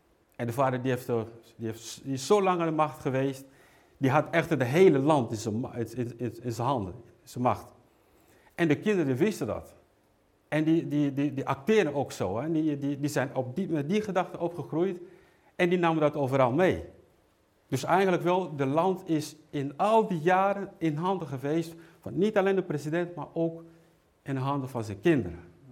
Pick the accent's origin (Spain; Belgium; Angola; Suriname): Angola; ik kom uit Angola.